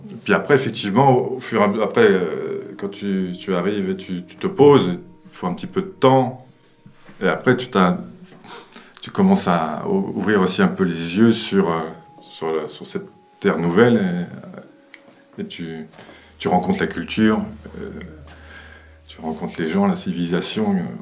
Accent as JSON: {"language": "French", "town": "Cherbourg", "region": "Normandy", "country": "France", "tie": "born or raised there", "said": "Quand je suis parti, j'ai quitté Cherbourg, ma région natale."}